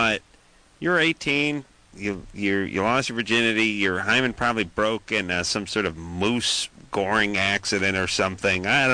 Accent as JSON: {"language": "English", "town": "North Hollywood", "region": "California", "country": "United States", "said": "I thought it was a little weird because we're from North Hollywood"}